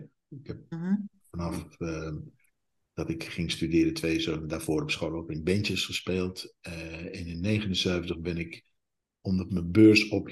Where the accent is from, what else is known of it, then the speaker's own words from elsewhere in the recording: Utrecht, Netherlands; now in Germany; Ja, ik kom uit Utrecht. Ik ben een geboren Utrechter.